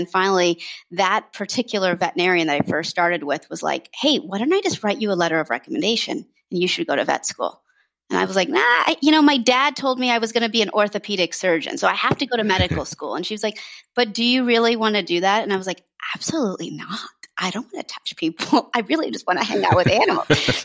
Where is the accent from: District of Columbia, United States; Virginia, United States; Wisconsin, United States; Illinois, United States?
District of Columbia, United States; Washington; So I grew up in Washington, D.C., and I had begged my parents for a dog.